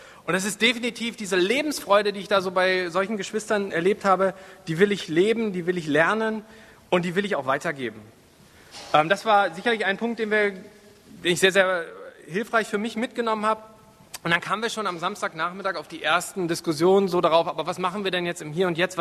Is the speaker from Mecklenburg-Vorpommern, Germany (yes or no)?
yes; Mecklenburg-Vorpommern, Germany; obwohl ich meine Heimat ja sehr, sehr liebe und die Natur und die Menschen dort, weiß ich aber auch, was die Sünde mit mir in Mecklenburg gemacht hat.